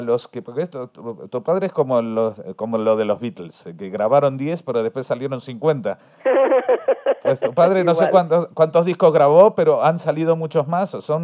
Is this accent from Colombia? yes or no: no; Argentina; Yo soy de Argentina